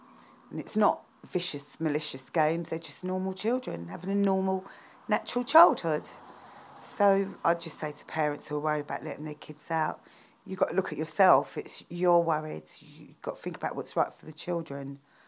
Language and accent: English; Sydenham, London, United Kingdom; I live in London, in southeast London, and I was brought up in Sydenham